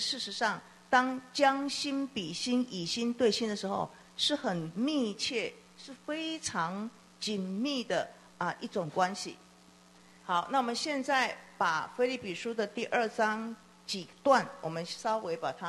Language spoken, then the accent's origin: Chinese; China; 当我们身为一个中国人，特别是中国人哈，我们有自己的啊这样的一个传统性的那个在里面的时候啊